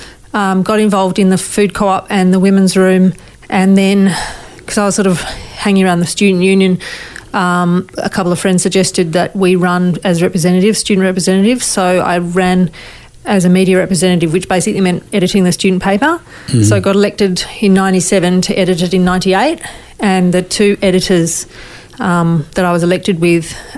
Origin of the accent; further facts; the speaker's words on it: Canberra, Australian Capital Territory, Australia; moved away as an adult; also born or lived in Melbourne; my grandfather came here from London in about the 30s. So I grew up in Canberra and moved down to Melbourne in 94 to go to university.